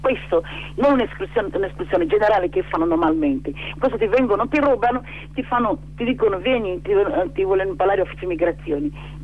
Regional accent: Nigeria; Italian is a second language; Io sono da Biafra, il mio paese c'è guerra

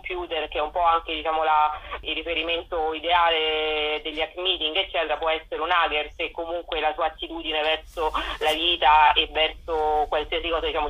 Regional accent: Rome, Lazio, Italy; io sono romana

